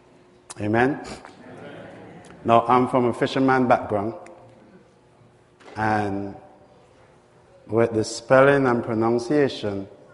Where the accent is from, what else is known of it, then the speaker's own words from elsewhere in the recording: St. Vincent & Grenadines; I'm from Sweet St. Vincent